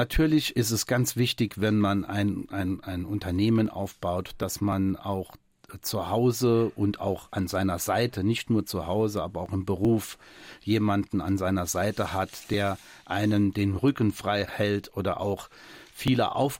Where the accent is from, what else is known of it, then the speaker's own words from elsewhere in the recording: Italy; now in Germany; Das ist mein Temperament als Italiener. Lässt einen als Gastarbeiterkind niemals los.